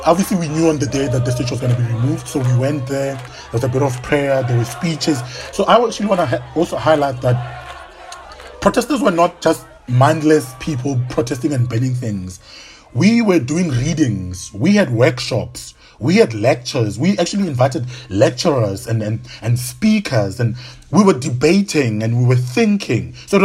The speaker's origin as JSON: {"language": "English", "town": "Pretoria", "region": "Gauteng", "country": "South Africa", "tie": "born or raised there", "said": "So I'm South African, born and bred in Pretoria."}